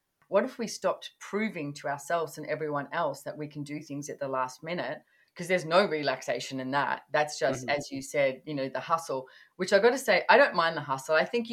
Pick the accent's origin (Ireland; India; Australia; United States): Australia; born there; I was born in Australia.